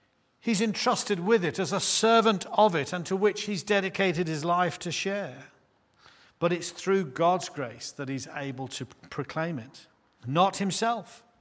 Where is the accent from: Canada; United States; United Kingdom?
United Kingdom; Clay Cross, East Midlands; I've been born and raised in Clay Cross. Proud of it, really.